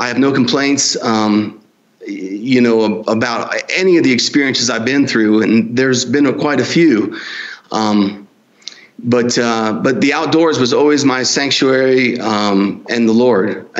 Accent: Staten Island, New York, United States; I was from Staten Island, New York, and no opportunities.

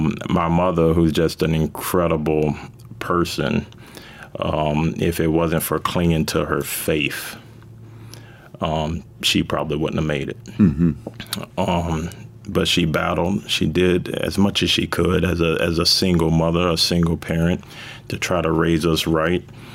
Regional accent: Florida, United States; I grew up in South Florida, and for the first 8 years or so of my life, I had a really healthy, normal childhood.

